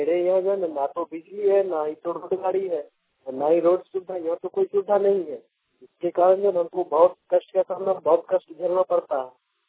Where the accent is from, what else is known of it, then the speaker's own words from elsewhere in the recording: Rajdhan, Bihar, India; District से ग्राम राजधान टोला।